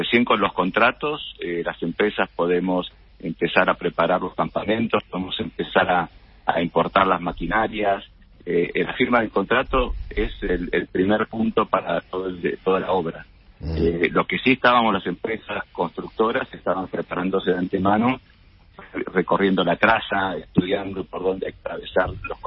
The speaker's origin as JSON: {"language": "Spanish", "country": "Argentina", "said": "Los accionistas mayoritarios somos argentinos"}